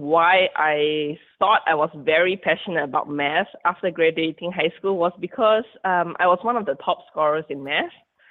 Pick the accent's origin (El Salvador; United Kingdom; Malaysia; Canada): Malaysia; English is a second language; I currently live in my hometown in Malaysia. So I'm like way across the world from the United States, actually.